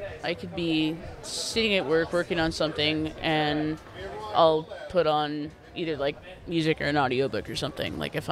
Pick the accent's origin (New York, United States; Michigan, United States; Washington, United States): Washington, United States; Vancouver; I am a copywriter from Vancouver, Washington.